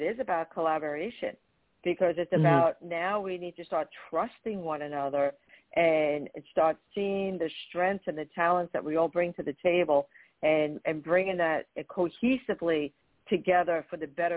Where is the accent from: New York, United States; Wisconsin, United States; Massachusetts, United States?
New York, United States; Brooklyn; now in New Jersey, United States; So if you can't hear it, I am from Brooklyn, New York, and now living in New Jersey for the last about 30 years or so.